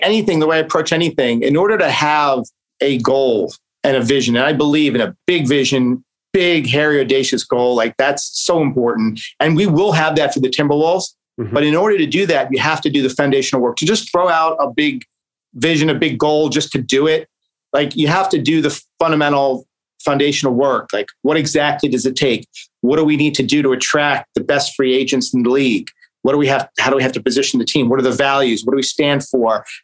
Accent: Staten Island, New York, United States; I grew up in Staten Island, like I said, all my uncles and grandfather and everyone like into horses.

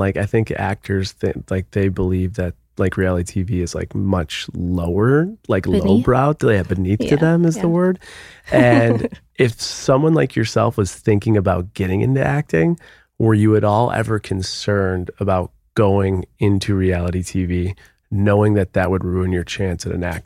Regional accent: Buffalo, New York, United States; I grew up in Buffalo, small town. The idea of going to New York City and trying to work for Wall Street was always like the dream.

